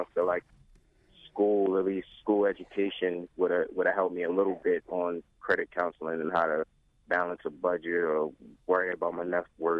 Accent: Maryland, United States; I was raised in Baltimore County. Every bank you can think of is in my neighborhood.

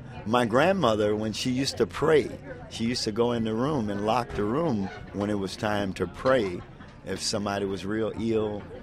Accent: the South, United States; it's about me growing up in the South

